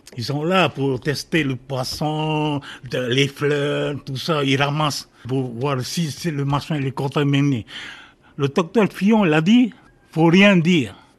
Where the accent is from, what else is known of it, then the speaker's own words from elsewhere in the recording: France; je suis Français